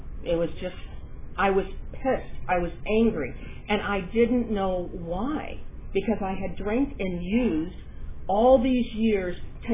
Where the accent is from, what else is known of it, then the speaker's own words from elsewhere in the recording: Darby, United States; now in Redlands, United States; I grew up in Darby, at Darby, and then I left. I went out to the Inland Empire. I'm now in Redlands.